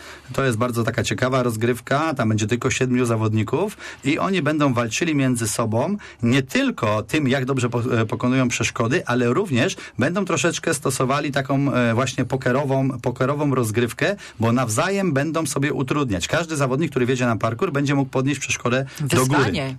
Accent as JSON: {"language": "Polish", "town": "Iwno", "region": "Greater Poland Voivodeship", "country": "Poland", "said": "No, Iwna to ma olbrzymią tradycję. Ja zresztą stamtąd pochodzę i bardzo się z tego szczycę."}